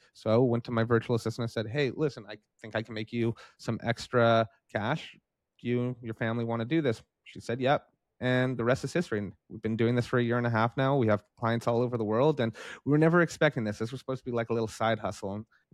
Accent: Canada; I'm from Canada. I know the Canadian healthcare system

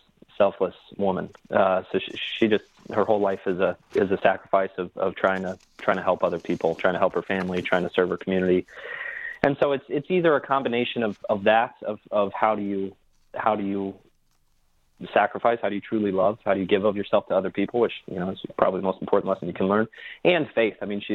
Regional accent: Columbus, Ohio, United States; But so I grew up in Columbus, Ohio, right next to OSU

